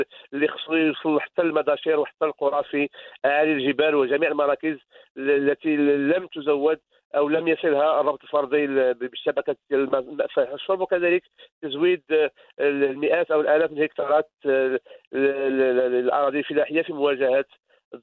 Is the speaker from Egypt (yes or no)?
no; Morocco; يعني كمغاربة يعني الخصاص ديالنا أو طالب على مجموعة ديال المواد